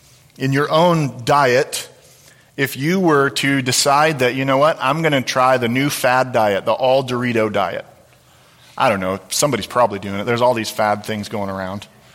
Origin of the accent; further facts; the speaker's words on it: Illinois, United States; I remember as a kid, I grew up an hour outside Chicago during the Bulls era with Michael Jordan and Scottie Pippen and Dennis Rodman, maybe lost on most all of you.